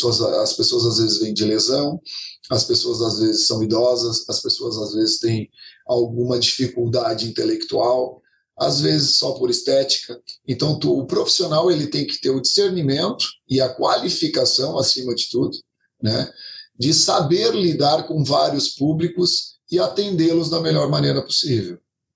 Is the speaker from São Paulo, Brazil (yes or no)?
no; Criciúma, Santa Catarina, Brazil; Sou de Criciúma, Santa Catarina.